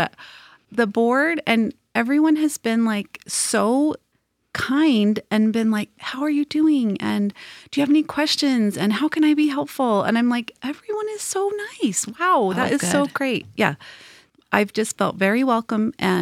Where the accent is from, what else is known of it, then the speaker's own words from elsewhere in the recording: Provo, Utah, United States; Yeah. So I was born in Provo. I grew up most of my life near the mouth of the canyon.